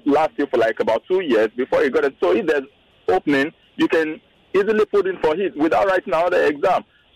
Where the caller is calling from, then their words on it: Lekki, Lagos, Nigeria; I'm calling from Lekki.